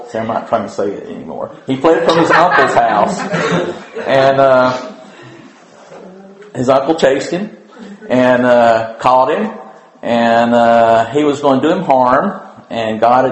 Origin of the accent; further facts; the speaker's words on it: Southern United States, United States; But I'm from the South, so Laban's easy for me to say.